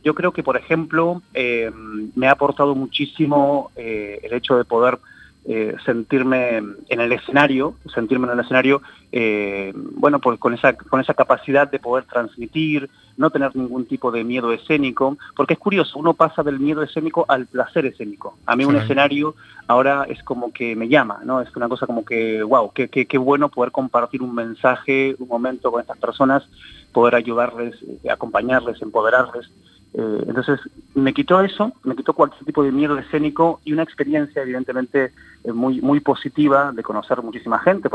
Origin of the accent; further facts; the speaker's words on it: Patagonia, Argentina; moved away as an adult; also born or lived in Galicia; now in Spain; yo a los 18 años pegué la vuelta para este lado. O sea, me vine de Argentina, de la Patagonia, y me vine además a Galicia, que fue la primera comunidad que yo visité y en la cual viví unos 6 años aproximadamente.